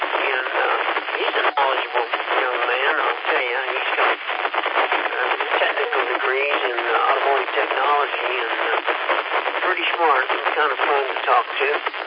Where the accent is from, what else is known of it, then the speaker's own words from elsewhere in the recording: Kansas, United States; now in Georgia, United States; I'm an immigrant from Kansas about 10, 11 years ago, Jason.